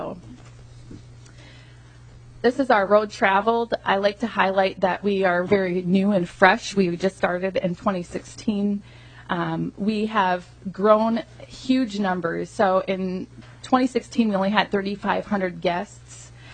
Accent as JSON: {"language": "English", "town": "Avon", "region": "Minnesota", "country": "United States", "tie": "born or raised there", "said": "I am from Avon, Minnesota, and grew up in a family of seven, and just really embrace the hometown, homegrown feel"}